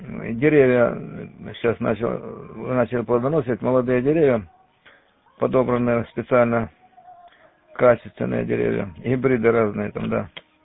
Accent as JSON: {"language": "Russian", "town": "Stavropol", "region": "Stavropol Krai", "country": "Russia", "said": "Да, я сам родом со Ставрополя."}